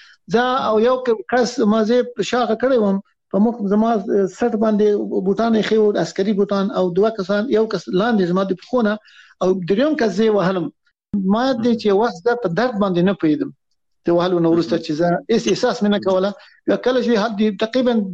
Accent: Afghanistan; موږ د افغانستان خلک خواریکش دی

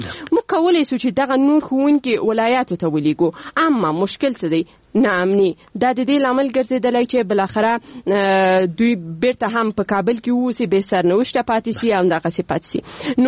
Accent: Paktia, Afghanistan; زه د پکتیا د دس یو ولسوالۍ چې اصلا الته د انجونو لپاره هیڅ کوانځای نشته

